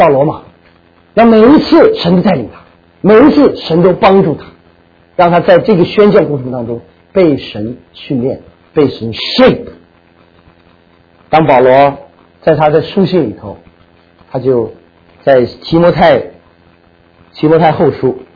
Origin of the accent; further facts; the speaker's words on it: China; now in United States; 我们绝大多数是国内来的人